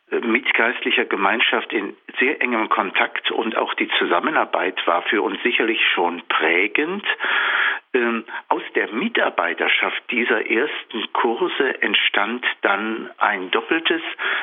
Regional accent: North Rhine-Westphalia, Germany; in meiner Heimatgemeinde im Ruhrgebiet.

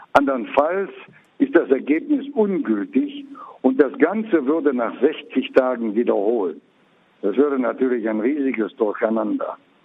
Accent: Leer, Unity, South Sudan; in einer extrem ländlichen Region wie bei uns in Lea

